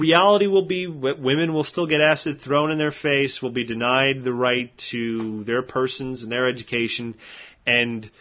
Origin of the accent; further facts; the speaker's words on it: Canada; as a Canadian, it's like the border is there